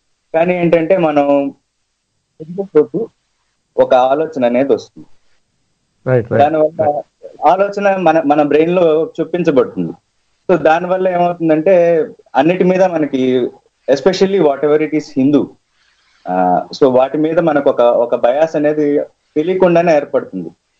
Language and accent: Telugu; Tenali, Andhra Pradesh, India; Definitely I'm a small town boy, మాది తెనాలి, మీది తెనాలి కాకపోవచ్చు, మాది తెనాలి.